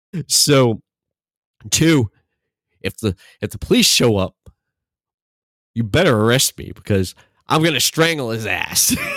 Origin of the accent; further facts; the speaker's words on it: Tennessee, United States; so much time and stuff I spent with him growing up in Tennessee